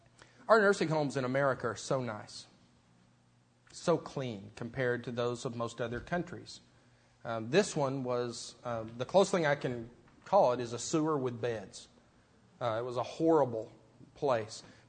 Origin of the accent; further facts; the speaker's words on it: Texas, United States; I'm from Texas, we don't do this.